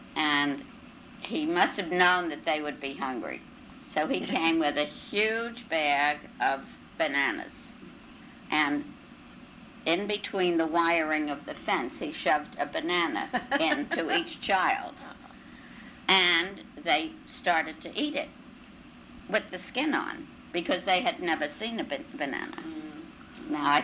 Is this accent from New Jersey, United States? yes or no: yes; North Bergen, New Jersey, United States; born there; Oh, yeah, I was born in 1922 in New Jersey. And a little town called North Bergen. Which has since grown a lot. It's very close to New York City, and it became a bedroom community of Manhattan.